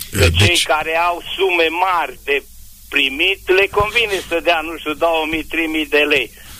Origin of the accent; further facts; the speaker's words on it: Ungheni, Mureș County, Romania; și sunt din Ungheni